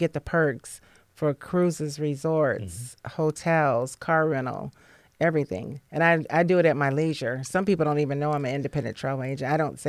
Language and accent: English; Toledo, Ohio, United States; Yes. People think I'm from Detroit because I'm there a lot.